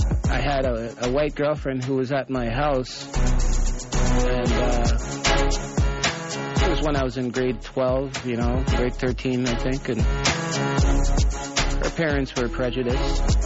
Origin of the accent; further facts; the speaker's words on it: Canada; Some of the images that I saw when I learned some things about my history as a child growing up in Canada.